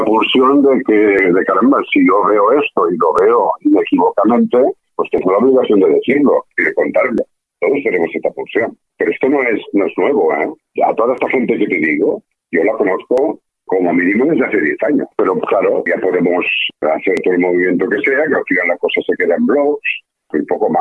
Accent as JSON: {"language": "Spanish", "town": "Barcelona", "region": "Catalonia", "country": "Spain", "said": "Bueno, yo soy de Barcelona, pero ahora mismo ya no vivo en Barcelona, ya vivo en el campo."}